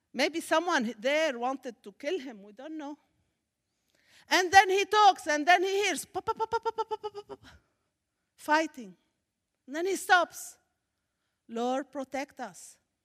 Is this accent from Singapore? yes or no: no; Syria; I come from Syria, where it's war, crazy war, evil war, killing, bombs, fights.